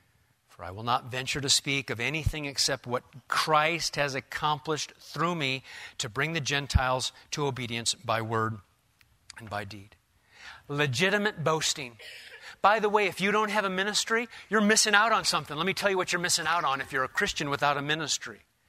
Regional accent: Omaha, Nebraska, United States; Now, I'm from Omaha, so I'm taking that as a sign.

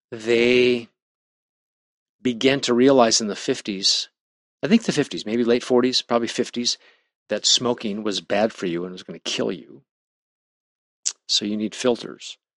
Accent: Nebraska, United States; I'm from Nebraska.

